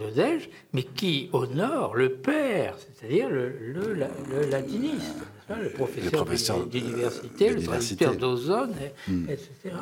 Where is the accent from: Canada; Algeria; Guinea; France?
France; Bordeaux, Nouvelle-Aquitaine; est-ce que c'est parce que je suis bordelais que pour moi, bordelais, c'est pas un absolu inconnu